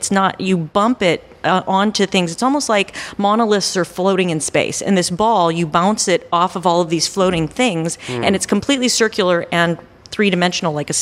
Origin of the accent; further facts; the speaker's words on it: Iowa, United States; I spent some time in my hometown in Iowa this winter